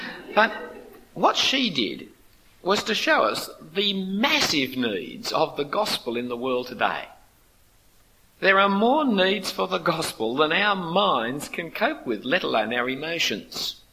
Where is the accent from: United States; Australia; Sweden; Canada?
Australia; Being an Australian has enormous missionary privilege.